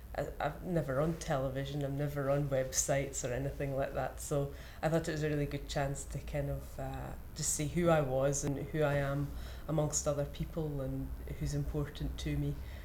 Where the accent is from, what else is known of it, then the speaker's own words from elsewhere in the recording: Glasgow, Scotland, United Kingdom; I'm 37 and I'm from Glasgow.